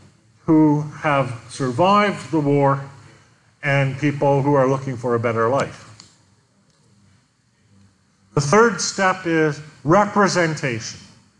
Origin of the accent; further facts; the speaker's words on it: Canada; speaking to you as a Canadian telling Colombians how to find peace